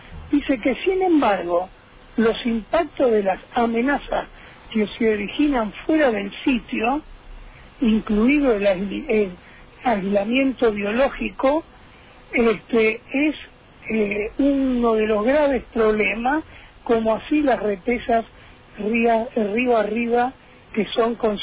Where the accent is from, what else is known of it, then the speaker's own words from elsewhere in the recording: Misiones, Argentina; como argentinos, como misioneros